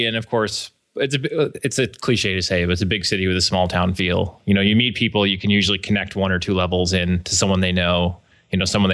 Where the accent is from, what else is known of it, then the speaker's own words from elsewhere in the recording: Syracuse, New York, United States; now in Buffalo, United States; No, I grew up in Syracuse, which is 2 hours down the thruway. Well, a suburb north of Syracuse.